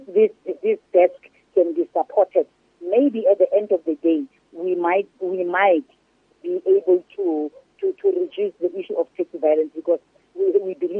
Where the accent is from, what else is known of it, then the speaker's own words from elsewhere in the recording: South Africa; together as South African, we can pray for this taxi violence to really come to an end